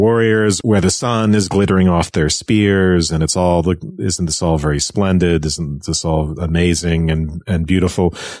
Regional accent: Ireland; When I was growing up in Ireland

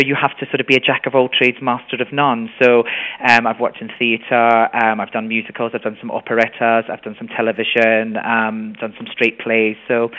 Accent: Edinburgh, Scotland, United Kingdom; moved away as an adult; now in London, United Kingdom; I'm from Edinburgh in Scotland originally, and I moved to London in 1995 to train at the Arts Educational School, which is in Chiswick

